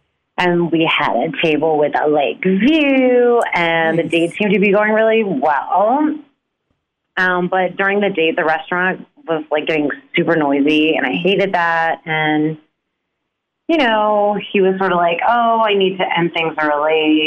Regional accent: Madison, Wisconsin, United States; we grew up in Madison

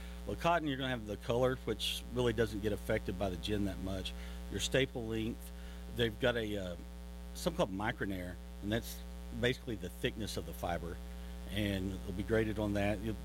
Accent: Carnegie, United States; No, I'm from Carnegie.

